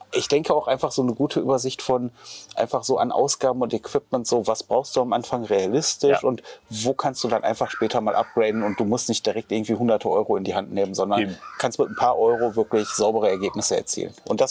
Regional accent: North Rhine-Westphalia, Germany; ich komme ja auch aus dem Ruhrgebiet, ich komme ja auch aus einer Currywurst-Region

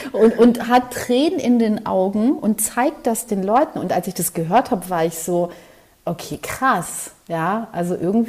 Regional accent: Western Macedonia, Greece; kleines Bergdörfchen, also im Norden von Griechenland, bei Gosani. So ein kleines Bergdorf und ja.

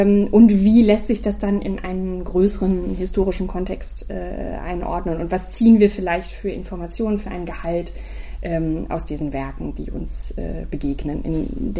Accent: Bonn, North Rhine-Westphalia, Germany; born there; Also ich bin ja gebürtige Bonnerin, muss ich dazu sagen, und habe jetzt das große Glück, auch in der eigenen Stadt, jetzt wo ich wieder zurück bin, auch wenn ich woanders studiert habe und so, arbeiten zu dürfen

